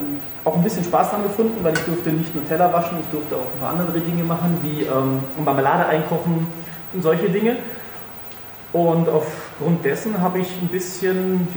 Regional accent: Freiburg, Baden-Württemberg, Germany; ich komme ja gebürtig aus Freiburg

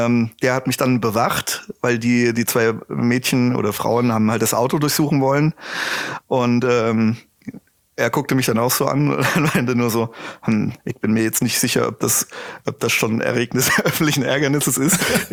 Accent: Switzerland

